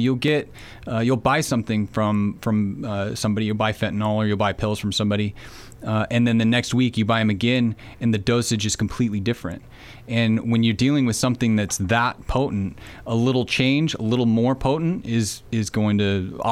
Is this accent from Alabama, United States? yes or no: no; Roseburg, Oregon, United States; And I'm from Roseburg, so I made my way back here after a little while